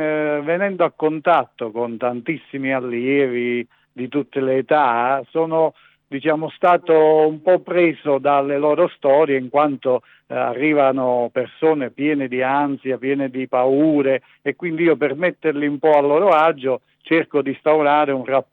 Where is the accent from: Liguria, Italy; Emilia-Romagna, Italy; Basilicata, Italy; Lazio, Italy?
Basilicata, Italy; io sono della Basilicata